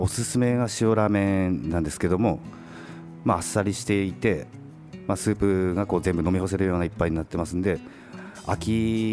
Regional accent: Iizaka, Fukushima, Japan; やっぱ自分の生まれ育った町で、まあ、周りの友達も知り合いも飯坂町なので

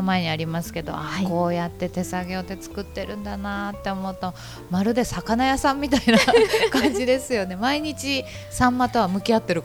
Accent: Iwaki, Fukushima, Japan; もう私たちいわき人はポーポー焼きね

